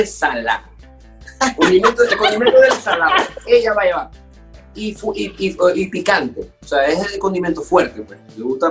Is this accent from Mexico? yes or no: no; Venezuela; somos personas, los venezolanos por naturaleza, somos apegados a la tierra, pues.